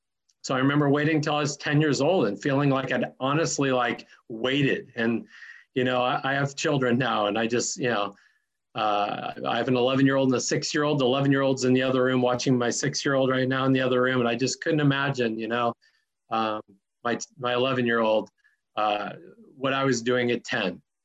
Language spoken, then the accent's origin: English; San Diego, California, United States; born there; I was born down in San Diego, and I was born on a sand-floored surf shack, Mission Beach.